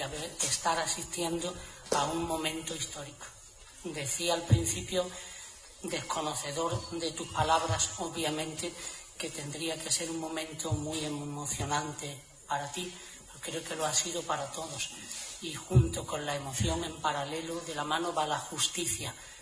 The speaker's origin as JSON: {"language": "Spanish", "town": "Minas de Riotinto", "region": "Andalusia", "country": "Spain", "tie": "born or raised there", "said": "había oído de niño en Río Tinto hablar de las camionetas"}